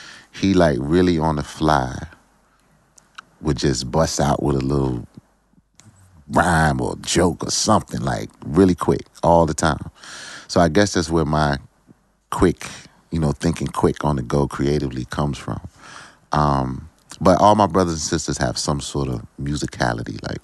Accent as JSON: {"language": "English", "town": "Virginia Beach", "region": "Virginia", "country": "United States", "tie": "born or raised there", "said": "I feel like, I was in a small neighborhood, very small neighborhood, Friendship Village."}